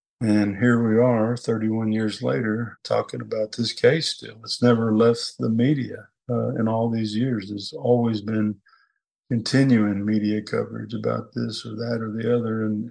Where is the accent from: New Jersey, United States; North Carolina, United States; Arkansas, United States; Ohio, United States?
Arkansas, United States; Paragould; the judge, Judge David Goodson, who was from my hometown, Paragould